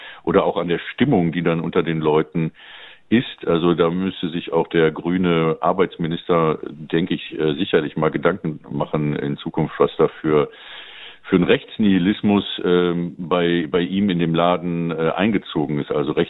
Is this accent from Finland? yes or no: no; Cologne, North Rhine-Westphalia, Germany; Köln ist da so ein bisschen ab vom Schuss. Es war auch gut, also ist auch in Ordnung gewesen, ist meine Heimatstadt, aber ich brauchte jetzt mal einen Tapetenwechsel und neue Horizonte.